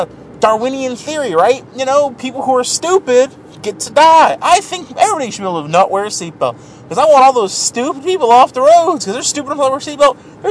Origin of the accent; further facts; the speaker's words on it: United States; Because I'm American. And rebelling is what we do.